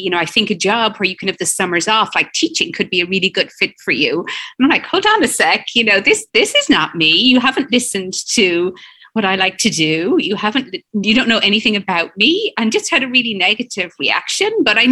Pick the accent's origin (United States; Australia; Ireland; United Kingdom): Ireland; I grew up in Ireland. I went to a high school, a Catholic girls' high school, very traditional.